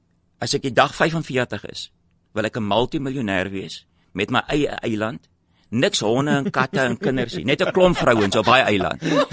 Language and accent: Afrikaans; Epping, Western Cape, South Africa; ek is die oudste van 5 kinders. Ek het groot geword in Epping, en julle allemaal weet waar Epping is, nie Ruitenwag nou nie, die ou Epping.